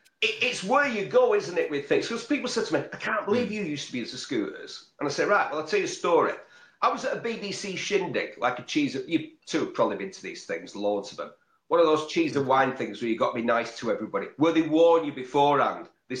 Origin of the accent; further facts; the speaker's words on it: Bury, North West England, United Kingdom; I'm from Bury